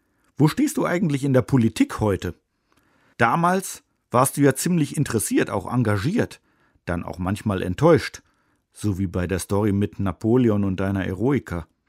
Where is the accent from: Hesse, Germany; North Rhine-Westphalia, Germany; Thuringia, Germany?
North Rhine-Westphalia, Germany; Düren; Düren, wo ich aufgewachsen bin, liegt gerade einmal knapp 70 Kilometer von Bonn entfernt. Und dann bin ich noch fast genau 200 Jahre nach dir geboren. Ich feiere dieses Jahr meinen 50.